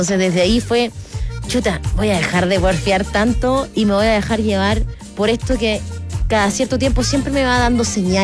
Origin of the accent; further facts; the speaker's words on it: Coquimbo, Chile; Bueno, porque yo soy de Coquimbo soy.